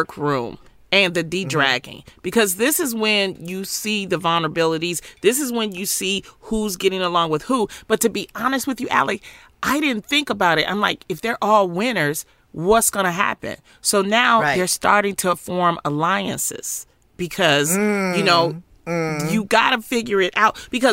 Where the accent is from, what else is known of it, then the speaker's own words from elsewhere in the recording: Detroit, Michigan, United States; You know, growing up in Detroit